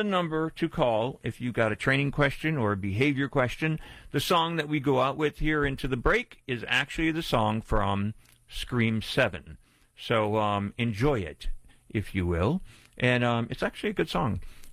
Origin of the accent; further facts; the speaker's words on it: Pennsylvania, United States; Ever since I was a kid growing up in Pennsylvania.